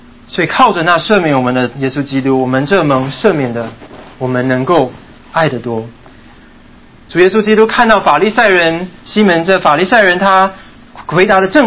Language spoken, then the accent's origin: Chinese; China; 我们中国人啊，多么厉害啊，就满汉全席马上出来了，对不对？